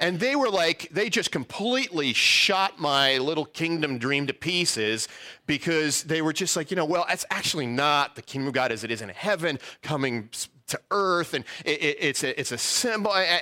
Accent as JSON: {"language": "English", "region": "New York", "country": "United States", "tie": "born or raised there", "said": "I was born and raised in New York, so I can't come up with any cool farming illustrations to connect to the harvest field."}